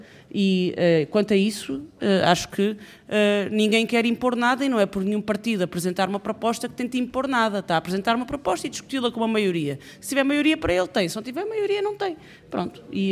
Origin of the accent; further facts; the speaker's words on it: Alentejo, Portugal; Eu sou alentejana, sou eleita por Setúbal.